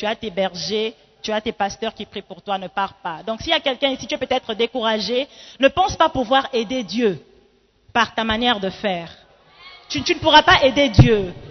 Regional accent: Libreville, Estuaire, Gabon; also born or lived in Democratic Republic of the Congo; Je suis congolaise d'origine, donc la RDC. Toro, Toro, toujours. Mais j'ai grandi au Gabon.

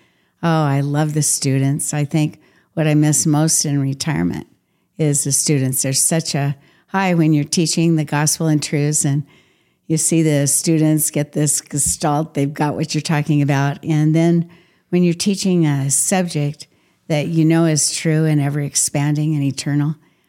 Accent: Long Beach, California, United States; I grew up in Long Beach, California. Had no idea I wanted to be a professor.

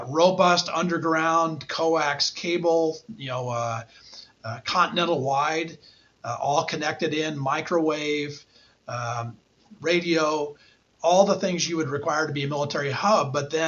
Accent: Omaha, Nebraska, United States; I grew up in Omaha. When I was growing up, most people around me referred to the base as SAC, instead of Offutt Air Force Base.

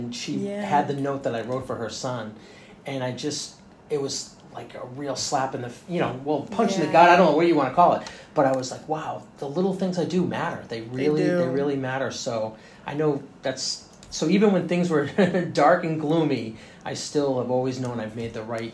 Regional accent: Massachusetts, United States; I grew up in Eastern Mass, a little north of Boston. My family's originally from Boston, so it's a real classic Bostonian type upbringing.

